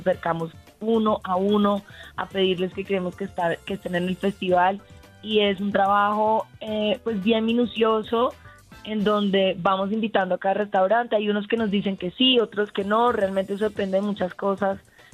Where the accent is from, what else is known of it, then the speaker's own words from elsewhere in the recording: Bogotá, Colombia; Para nosotros ha sido un camino también de ver cómo Bogotá, como bogotanos, empezamos también a reconocer esa identidad gastronómica que tiene la ciudad